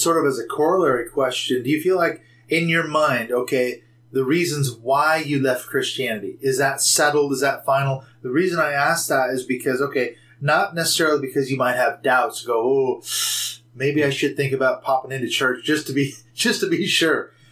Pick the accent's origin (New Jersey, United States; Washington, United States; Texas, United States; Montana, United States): Washington, United States; Seattle; I was raised in Seattle, Washington, literally a world apart.